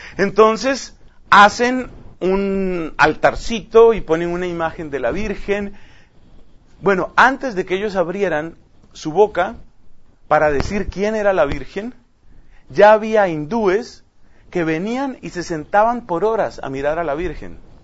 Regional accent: Colombia; por ejemplo en mi país, en Colombia

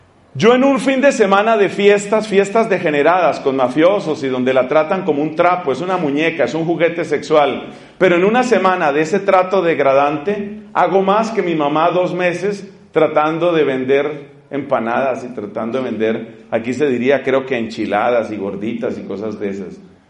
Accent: Colombia; Es una pregunta que nosotros nos hemos encontrado en mi país, en Colombia

